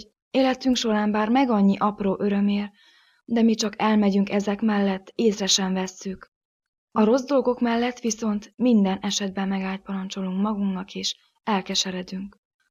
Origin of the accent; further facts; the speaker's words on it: Gheorgheni, Harghita, Romania; Gyergyó Szent Miklósról jöttem, a Szapiencia Egyetem hallgatója vagyok, harmadéves kommunikációszakos.